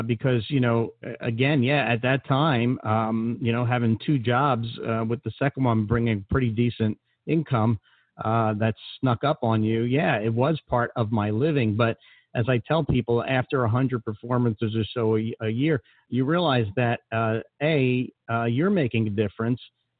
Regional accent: Philadelphia, Pennsylvania, United States; accent: Philly; I'm from. You know, I said, Esther, you know, I didn't use my yo, I'm Philly voice, but you know, I'm from Philadelphia.

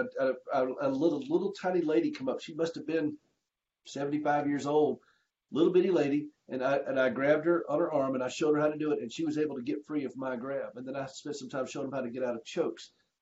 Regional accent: Nigeria; I'm Nigerian, Dave. I'm Nigerian

